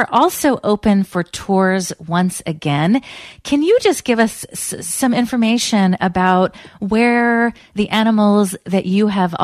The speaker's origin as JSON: {"language": "English", "town": "Petaluma", "region": "California", "country": "United States", "tie": "born or raised there", "said": "I grew up in Petaluma, and things have really changed, but over the years."}